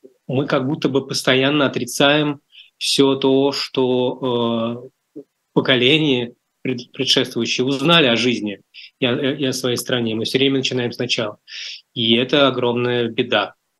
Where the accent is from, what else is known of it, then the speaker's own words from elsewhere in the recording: Russia; also born or lived in Soviet Union; Мы родились в Советском Союзе, страны, которой, слава богу, уже нет. И в то же время мы взрослели в стране, которая только-только начиналась, в России.